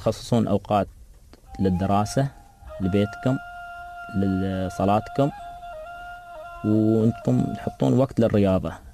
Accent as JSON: {"language": "Arabic", "country": "United Arab Emirates", "said": "والله أتمنى أن الرياضة توصل للعالمية عندنا في الإمارات"}